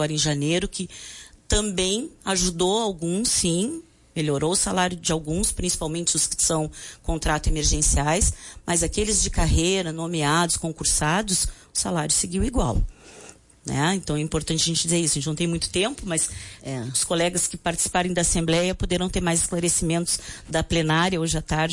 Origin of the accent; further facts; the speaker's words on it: Rio Grande, Rio Grande do Sul, Brazil; A escola que eu trabalho em Rio Grande, porque eu sou de Rio Grande